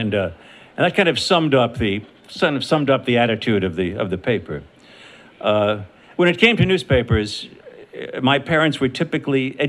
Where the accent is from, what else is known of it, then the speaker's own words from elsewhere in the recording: New York City, New York, United States; What I thought was the old days of where I grew up in New York City, the newsstand with 8 daily newspapers